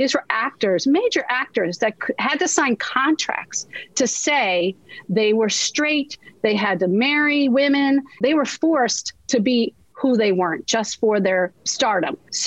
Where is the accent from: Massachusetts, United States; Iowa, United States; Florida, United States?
Iowa, United States; Again, I'm from a tiny little town in Northeast Iowa, 500 people in my hometown.